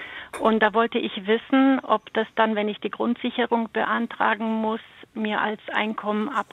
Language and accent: German; Baden-Württemberg, Germany; ich komme aus Baden-Württemberg